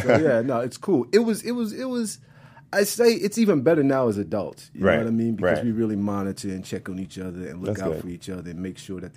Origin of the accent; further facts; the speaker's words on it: Lake Charles, Louisiana, United States; Lake Charles, Louisiana.